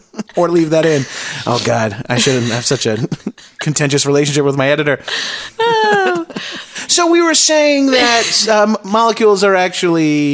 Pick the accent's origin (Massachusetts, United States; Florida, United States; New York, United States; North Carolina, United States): New York, United States; now in California, United States; I'm new to out here. I've only been out here for a few years. I'm from New York